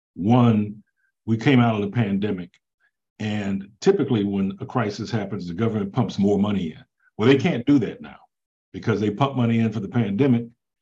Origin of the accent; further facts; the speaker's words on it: Texas, United States; look, I'm from Texas.